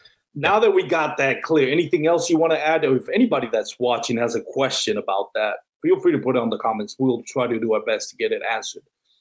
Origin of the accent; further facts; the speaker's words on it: Puerto Rico; born there; I was born in Puerto Rico where there was a lot of bats.